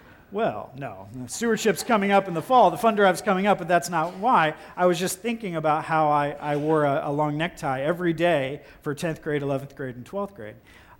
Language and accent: English; Huber Heights, Ohio, United States; I grew up in Ohio, as many of you know, and in Huber Heights, Ohio, there was a levee that did not pass